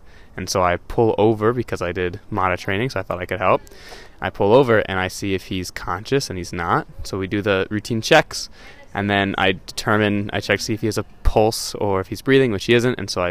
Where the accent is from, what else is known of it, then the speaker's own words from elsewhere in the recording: Omaha, Nebraska, United States; I'm from Omaha, Nebraska, and this is my story.